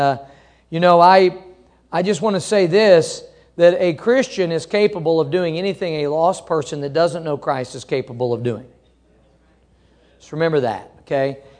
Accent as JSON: {"language": "English", "region": "Missouri", "country": "United States", "tie": "born or raised there", "said": "I grew up in Missouri. And as you know, in the Midwest and up in the North and so forth, it's very common."}